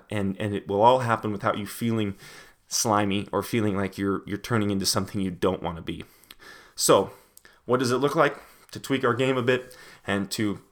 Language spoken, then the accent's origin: English; Longmont, Colorado, United States; now in Lincoln, United States; but I know back home where I grew up in Longmont, Colorado, certain schools are magnet schools